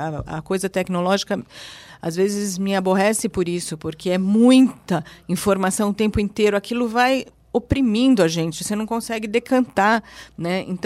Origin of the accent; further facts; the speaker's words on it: São Paulo, Brazil; eu brincava lá na rua onde eu morei, na minha infância, em São Paulo.